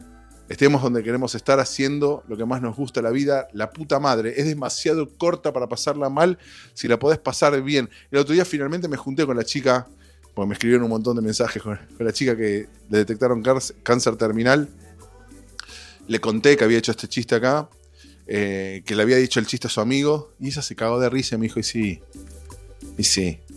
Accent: Argentina; now in Brazil; eso me pasa muchísimo a mí con Brasil, acá. Ah, Argentina, qué lindo, Río de Janeiro

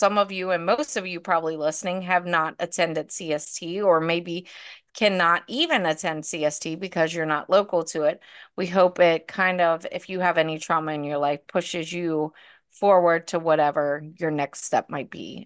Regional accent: Florence, Kentucky, United States; Yeah, Florence, Kentucky. I know it's so weird because when we go on trips, they're like, "Where are you from?" And we're like, "Northern Kentucky."

